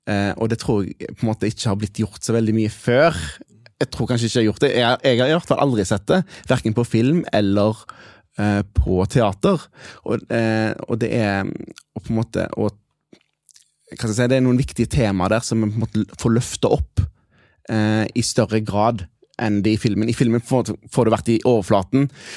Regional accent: Haugesund, Rogaland, Norway; Ja, det er det som det dialektet der, jeg er fra Haugesund.

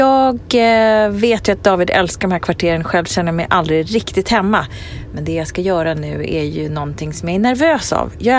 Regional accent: Skåne, Sweden; accent: Scanian; Det är inte för att jag pratar skånska

